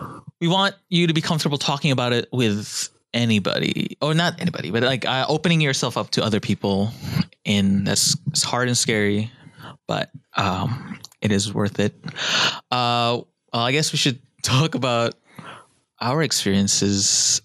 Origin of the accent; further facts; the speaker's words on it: Philippines; But basically, you know, I am Filipino and a lot of Filipino parents like abuse their kid